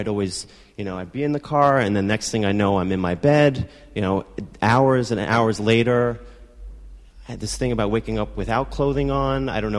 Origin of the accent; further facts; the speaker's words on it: Brooklyn, New York, United States; I grew up in Brooklyn. We used to come into the city on Thursday nights.